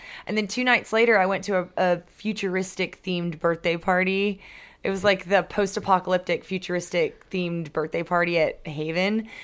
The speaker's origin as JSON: {"language": "English", "region": "Maryland", "country": "United States", "tie": "born or raised there", "said": "I mean, I was born in Maryland. I grew up on the East Coast until I was like 9, and then I moved to the country. And I was the only white girl in an all-black school in Maryland."}